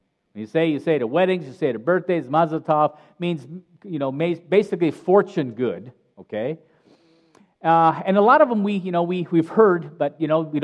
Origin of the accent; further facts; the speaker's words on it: Haifa, Haifa District, Israel; We are from Haifa.